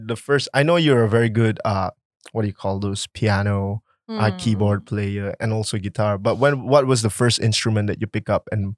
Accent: Sarawak, Malaysia; I'm from Sarawak.

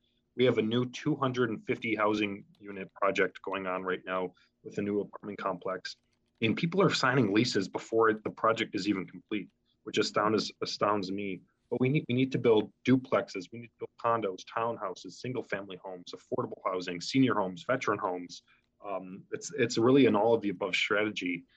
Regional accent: Sheboygan, Wisconsin, United States; I love showing people Sheboygan in my hometown and our community too

